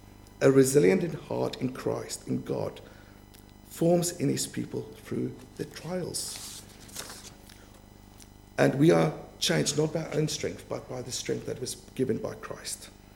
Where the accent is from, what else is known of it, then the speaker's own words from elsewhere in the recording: Bloemfontein, Free State, South Africa; So, when I grew up in South Africa, there's so much mines. I grew up in the middle of South Africa, a town called Bloemfontein.